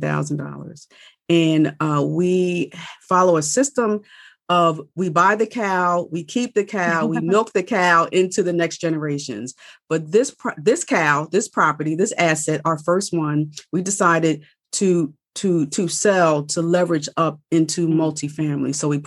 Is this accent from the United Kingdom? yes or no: no; Philadelphia, Pennsylvania, United States; We're from Philadelphia, Pennsylvania.